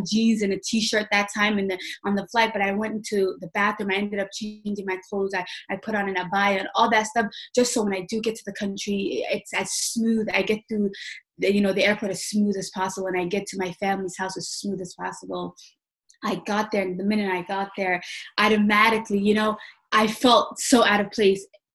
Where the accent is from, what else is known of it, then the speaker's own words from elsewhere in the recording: United States; my Somali, you know, because I grew up in America, my Somali isn't as, you know, as good as it should be. When I speak, a lot of people can tell that I grew up in the States because my Somali isn't as dense